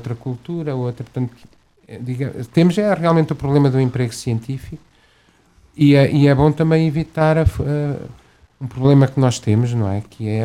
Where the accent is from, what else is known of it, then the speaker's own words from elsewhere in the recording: Centro, Portugal; also born or lived in Germany / Netherlands; Sou aqui da região, sou beirão. Obviamente que houve um fator familiar muito forte. Claro que eu já vivi na Alemanha e na Holanda, e não há nada como o nosso retângulozinho.